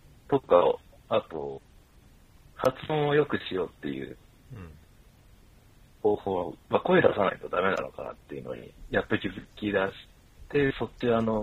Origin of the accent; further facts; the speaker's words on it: Okayama, Japan; moved away as an adult; そう、僕あの出身が岡山なんですよ。